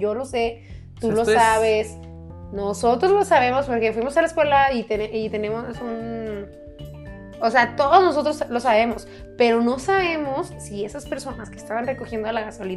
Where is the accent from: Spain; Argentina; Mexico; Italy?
Mexico; no, es que, somos los mexicanos.